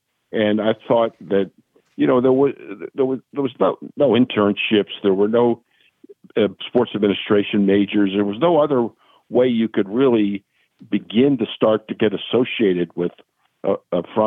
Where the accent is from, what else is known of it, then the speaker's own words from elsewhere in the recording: Hershey, Pennsylvania, United States; I grew up in Pennsylvania, Hershey, Pennsylvania.